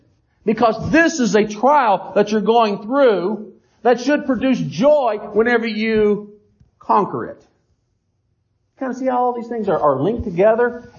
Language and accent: English; Virginia, United States; I grew up in Virginia. We fish for trout all the time.